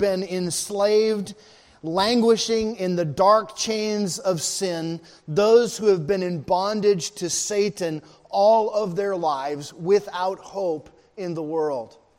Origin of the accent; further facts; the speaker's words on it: Rockland, Maine, United States; born there; I was born in Maine, in the city of Rockland, and so all my family are Mainers, and so we have our roots firmly here in New England.